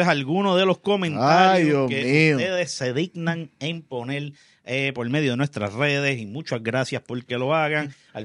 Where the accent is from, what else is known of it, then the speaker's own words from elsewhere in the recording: Puerto Rico; now in West Virginia, United States; Yo soy un boricua entre un montón. Soy blanco.